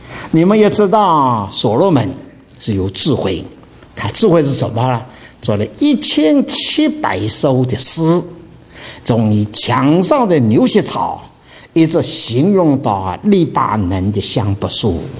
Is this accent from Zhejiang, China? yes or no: yes; Dinghai, Zhejiang, China; 我是在定海长大的了。